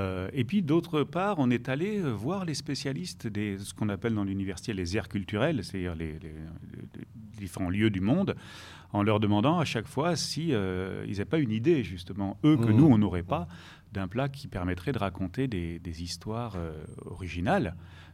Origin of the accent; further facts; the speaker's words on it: Occitanie, France; Moi, je suis originaire des Corbières.